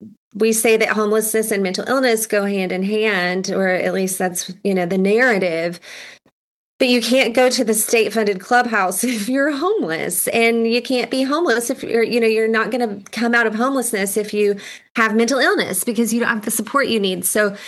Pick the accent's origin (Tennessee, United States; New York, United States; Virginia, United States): Tennessee, United States; I'm from East Tennessee. So there's like, I think two psychiatrists in the town I'm from.